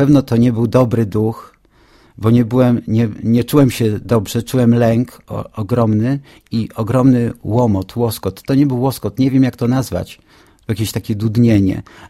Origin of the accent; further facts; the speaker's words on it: Czarna Białostocka, Podlaskie Voivodeship, Poland; tam gdzie się wychowywałem, tam gdzie mieszkałem, to są moje strony rodzinne, to jest Białystok, to jest Puszcza Knyszyńska, to są lasy wokoło, to niedokładnie może to miejsce, miasto, ale właśnie to było miasteczko między Sokółką a Białymstokiem, nazywa się Czarna Białostocka.